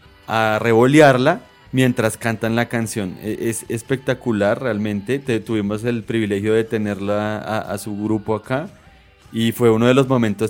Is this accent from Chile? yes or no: no; Colombia; Ustedes saben que nosotros somos colombianos